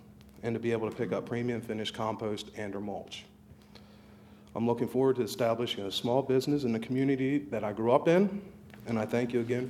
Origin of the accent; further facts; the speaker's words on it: Ocean View, Delaware, United States; I'm a fifth-generation Sussex Countyan, born and raised in the Ocean View and Millville area. I reside within 2 miles of the present facility or farm site.